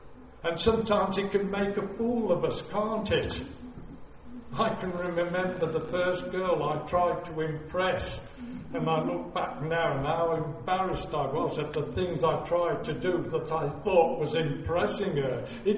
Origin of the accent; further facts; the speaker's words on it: West Midlands, United Kingdom; I remember as a child, I was walking from Blackheath down to Old Hill, which was 6 miles in the Black Country where I grew up.